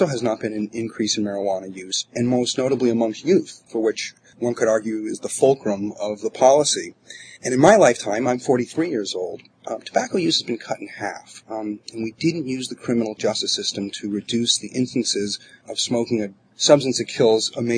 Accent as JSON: {"language": "English", "region": "Massachusetts", "country": "United States", "tie": "born or raised there", "said": "the country clubs that I grew up with on Cape Cod"}